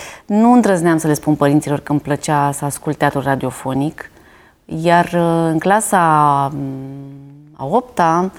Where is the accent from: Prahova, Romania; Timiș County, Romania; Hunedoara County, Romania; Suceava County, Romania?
Prahova, Romania; Vălenii de Munte; born there; M-am născut în Vălenii de Munte